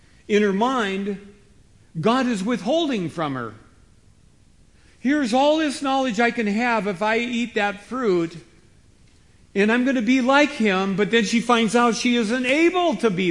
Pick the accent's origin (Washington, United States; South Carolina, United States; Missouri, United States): Washington, United States; Okay, I'm from Washington, so it's always apple.